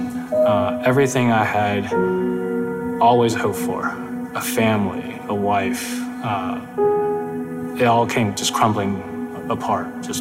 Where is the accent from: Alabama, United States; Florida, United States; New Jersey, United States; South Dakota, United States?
Florida, United States; Tallahassee; I grew up in Tallahassee, Florida. I was the only Asian child in my entire school.